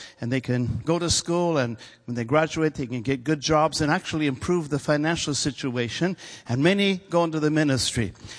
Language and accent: English; United States; now in Hong Kong; this is the flag of the city I live in, Hong Kong. And of course, I came from America.